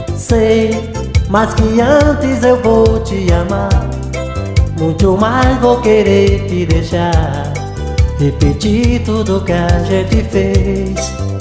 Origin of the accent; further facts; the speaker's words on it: Ana Dias, São Paulo, Brazil; aquele abraço à minha terra natal, Ana Dias, Alagoa, a galera que come água aí